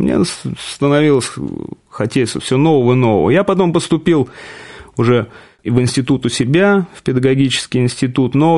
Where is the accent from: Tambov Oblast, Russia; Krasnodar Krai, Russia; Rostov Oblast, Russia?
Tambov Oblast, Russia; Michurinsk; Я родом из Тамбовской области, из города Мичуринска, знаменитого.